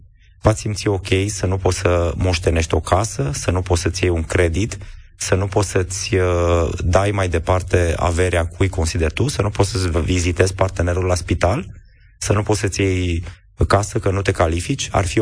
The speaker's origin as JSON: {"language": "Romanian", "town": "Sibiu", "region": "Sibiu County", "country": "Romania", "said": "și eu sunt sibian."}